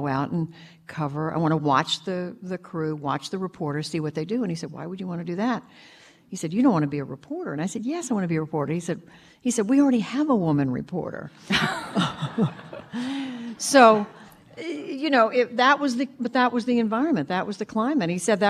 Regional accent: Tulsa, Oklahoma, United States; born there; also born or lived in Germany / New Jersey / Missouri / Taiwan; I was born in Tulsa, Oklahoma. Dad was in the Army, lived in Tulsa about 5 years, a few years while he was overseas, and then we moved overseas to Germany, lived there for a while, came back to the U.S., lived in New Jersey, Missouri, back to Oklahoma

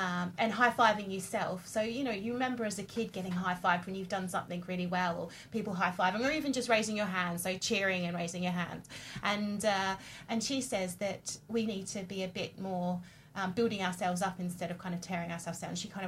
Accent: Australia; I'm Australian, so we love a sporting analogy.

